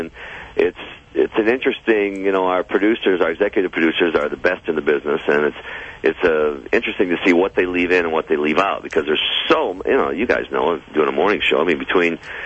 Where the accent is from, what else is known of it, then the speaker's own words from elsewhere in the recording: Midwest, United States; I don't lock my doors because I'm from the Midwest and I trust people.